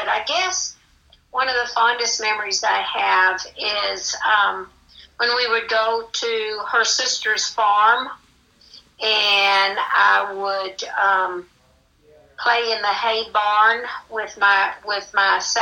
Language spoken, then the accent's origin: English; Ohio, United States; I spent many, many summers with her when I was little and growing up in Ohio.